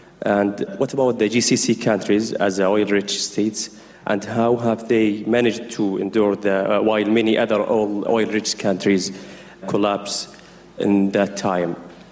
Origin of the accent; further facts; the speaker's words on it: Saudi Arabia; I'm from Saudi Arabia.